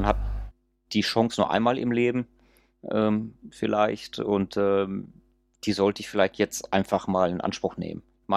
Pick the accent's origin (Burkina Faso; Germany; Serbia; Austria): Germany; Also mein Heimatland besser kennenzulernen, weil klar, hier in der Region bei mir, im Ruhrpott, da fahre ich viel, da kenne ich viel.